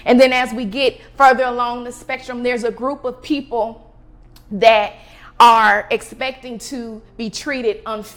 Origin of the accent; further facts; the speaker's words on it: Akron, Ohio, United States; So as a young Black girl growing up in Akron, Ohio, there were certain rules in my household